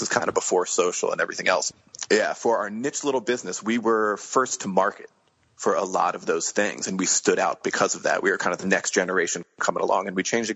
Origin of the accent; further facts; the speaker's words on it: Washington, D.C. area, United States; I mean, we're middle-class family growing up in the Washington, D.C. suburbs.